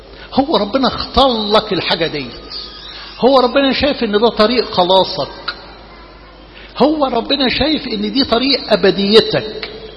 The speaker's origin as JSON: {"language": "Arabic", "country": "Egypt", "said": "مش يعني احنا كمصريين وكشرقيين يعني الزيادة العواطف عندنا يعني حلو مش وحش."}